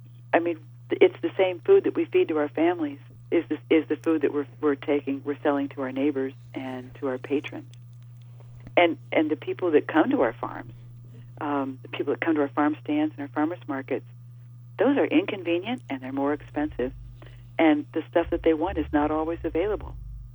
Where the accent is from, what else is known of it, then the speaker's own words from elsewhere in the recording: Ohio, United States; I grew up on farms in Ohio, and part of my childhood farming experience was in a Mennonite, densely populated by Mennonite communities in eastern Ohio.